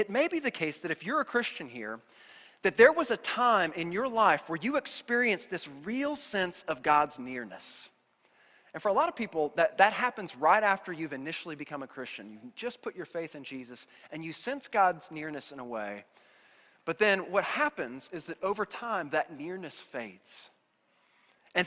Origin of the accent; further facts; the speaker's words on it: Kansas City, United States; And so I grew up in Kansas City, and it was quite a drive then from Kansas City all the way across Kansas to Estes Park.